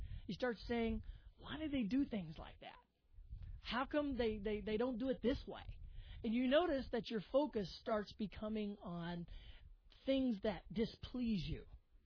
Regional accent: Albuquerque, New Mexico, United States; moved away as an adult; now in China; Mind you, I grew up in the East Mountains in Albuquerque, 7,600 feet. But where I'm at in China, where I've been there for the last 6.5 years, about 100 feet.

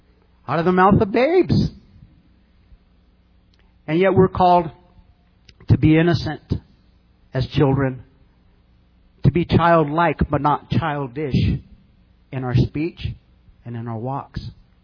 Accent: Albuquerque, New Mexico, United States; now in El Paso, United States; I'm from Albuquerque where we do know how to drive.

